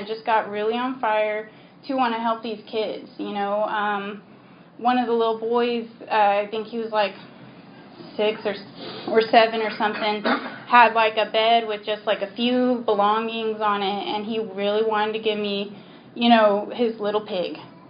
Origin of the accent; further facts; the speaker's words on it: New Mexico, United States; it's kind of like a Texas thing, it seemed like, because we grew up in New Mexico.